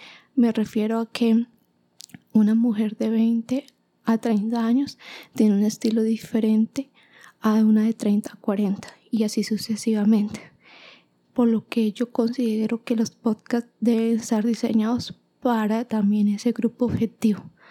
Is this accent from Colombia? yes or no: yes; Bogotá, Colombia; Soy de Bogotá, Colombia … Soy una oyente de podcast colombianos y algunos de habla hispana a nivel Latinoamérica.